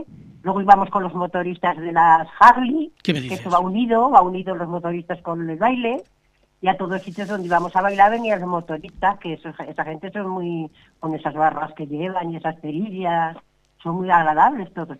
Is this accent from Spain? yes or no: yes; Zaragoza, Aragon, Spain; yo creo mucho en la Virgen del Pilar, pues soy de Zaragoza.